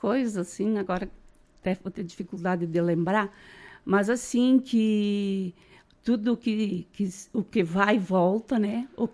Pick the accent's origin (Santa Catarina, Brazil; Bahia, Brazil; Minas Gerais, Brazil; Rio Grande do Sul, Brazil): Rio Grande do Sul, Brazil; Marau; Eu sou natural de Marau, nasci aqui na comunidade de São Paulo da Cruz, nasci e me criei ali